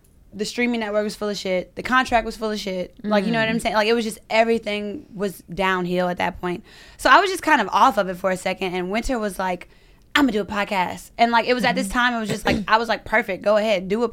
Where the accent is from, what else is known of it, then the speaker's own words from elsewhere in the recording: Baton Rouge, Louisiana, United States; moved away as an adult; I'm from Louisiana, born and raised, Baton Rouge. I moved out here at 22.